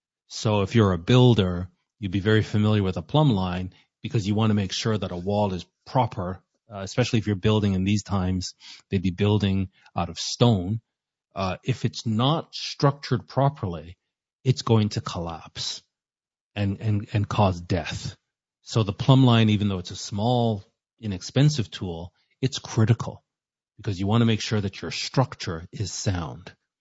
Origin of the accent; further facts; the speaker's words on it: Canada; I'm a Canadian, so I don't know the ins and outs